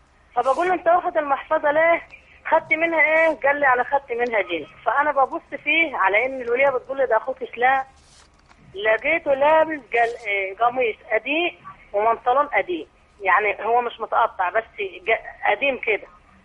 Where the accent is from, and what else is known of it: Egypt